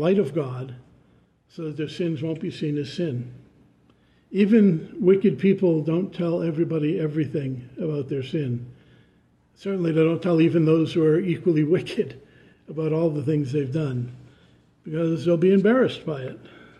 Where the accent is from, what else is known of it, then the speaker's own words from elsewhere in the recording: New England, United States; I guess because I grew up in New England, and what was his name?